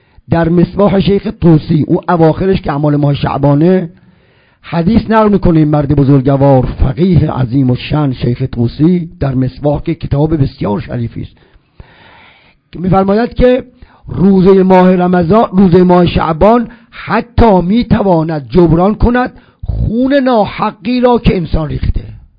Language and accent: Persian; Isfahan, Iran; ما اصفهان داخل شهر خودمون